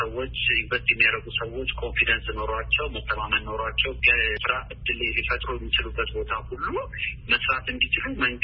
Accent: Jimma, Oromia, Ethiopia; born there; አባቴ ተወልዶ የሚያደገው ወለጋ ውስጥ ነው፣ እኛም የተወለድነው እንግዲህ ጅማ ውስጥ ነው።

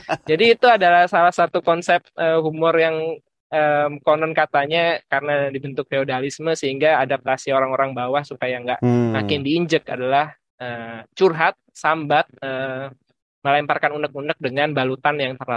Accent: Indonesia; saya dari Indonesia

